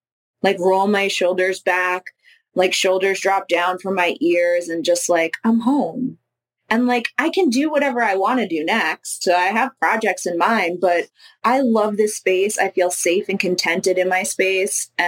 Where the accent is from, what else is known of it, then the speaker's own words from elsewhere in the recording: New York, United States; So I'm originally from New York.